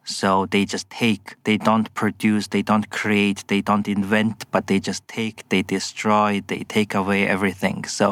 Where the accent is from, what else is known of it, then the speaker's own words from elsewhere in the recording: Mongolia; Mongolia, because we are a post-Soviet country, our education system is still going through a reform. So growing up in Mongolia, the Mongolian history, like courses in secondary school, aren't really enough.